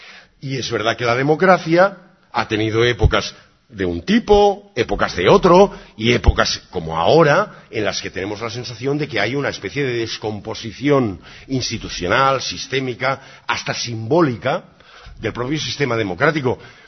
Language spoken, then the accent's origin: Spanish; Spain; Como los españoles habíamos dado pruebas rotundas de lo contrario